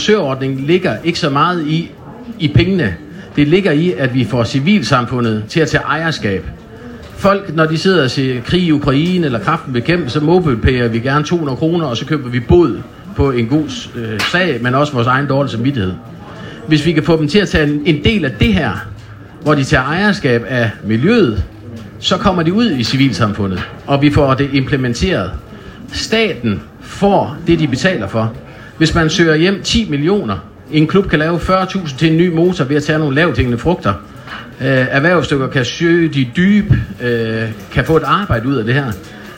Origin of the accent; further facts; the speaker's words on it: West Jutland, Denmark; der vil jeg godt tage æren som vestjyde for